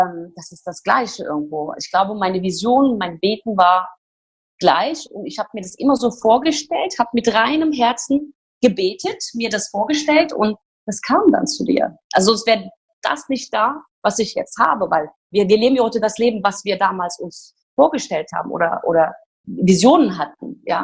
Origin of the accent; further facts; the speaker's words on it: Turkey; So, ich komme ja aus der Türkei, wie du das auch kennst.